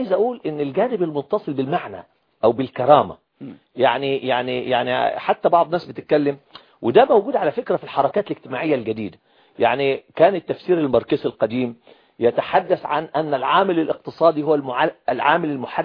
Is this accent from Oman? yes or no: no; Egypt; احنا عندنا في مصر احنا 85 مليون